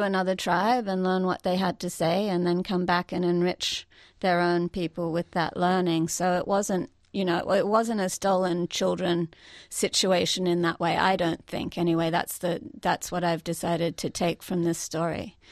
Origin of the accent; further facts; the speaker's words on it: Australia; in Australia we grew up very well aware of the dreadful dispossession of the Australian Aborigines